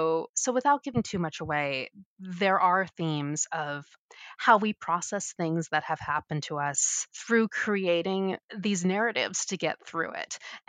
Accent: Portland, Oregon, United States; Yeah, I was born and raised in the Portland metro area, and I'm back here. I love Portland so much.

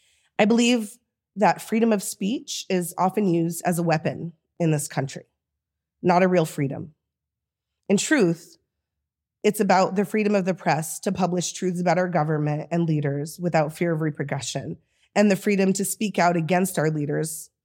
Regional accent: San Francisco, California, United States; now in Portland, United States; I grew up in San Francisco, which is a deeply anti-fascist city.

